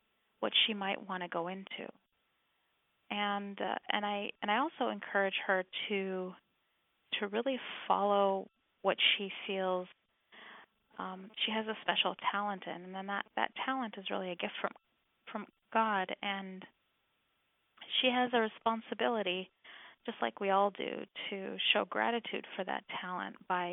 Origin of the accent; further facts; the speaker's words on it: Madison, Wisconsin, United States; also born or lived in Egypt; I was born in Egypt, and I grew up in Madison, Wisconsin, where I attended public school and went to the University of Wisconsin for my education.